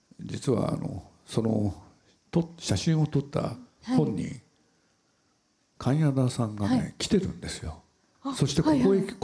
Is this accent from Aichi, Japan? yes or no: yes; Nagoya, Aichi, Japan; moved away as an adult; now in Tokyo, Japan; 名古屋で生まれて名古屋で育って、はい、これで大学で東京へ来た人間なんですけれど